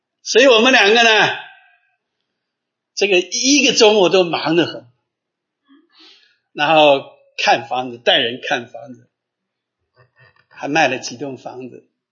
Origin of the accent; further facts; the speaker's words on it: China; 我们中国人一看就是哼哈二将，是吧？